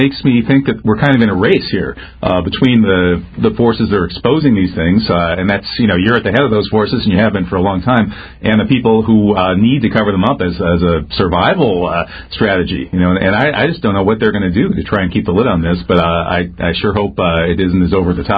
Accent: Wisconsin, United States; hey, badger's a noble animal. I'm from Wisconsin. That's our mascot.

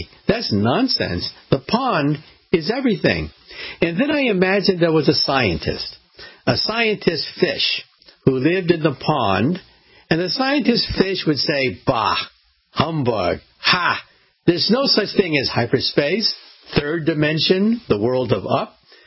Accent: California, United States; when I was a little boy growing up outside of San Francisco.

